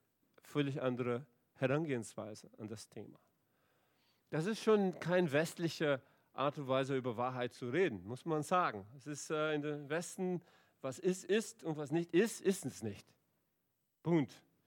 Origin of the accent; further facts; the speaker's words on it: Brazil; ich komme aus Brasilien, ihr wisst, ich bin verheiratet, habe 3 Kinder